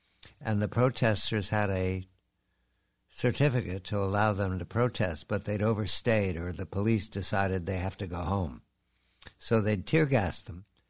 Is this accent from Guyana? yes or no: no; United States; accent: East Coast; How do you hear my East Coast accent? I've spent my whole life in about 200 miles from Philadelphia to New York and in between in college.